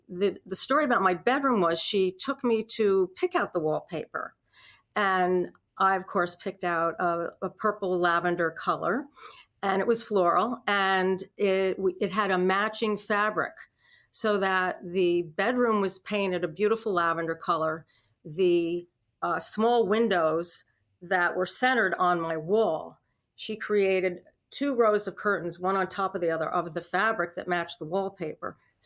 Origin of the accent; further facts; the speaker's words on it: Peekskill, New York, United States; So I loved the area. It's the Hudson River Valley in the lower Adirondack Catskill Mountains.